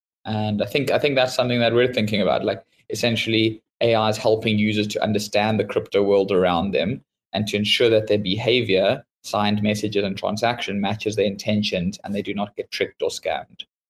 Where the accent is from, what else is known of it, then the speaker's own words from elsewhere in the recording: South Africa; moved away as an adult; now in United States; So pretty much I grew up in South Africa.